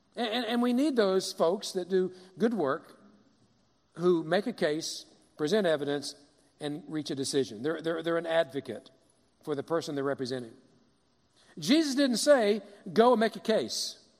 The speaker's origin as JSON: {"language": "English", "region": "Kentucky", "country": "United States", "said": "You know, I'm a redneck from Kentucky. I say far and iron and Arn and all that."}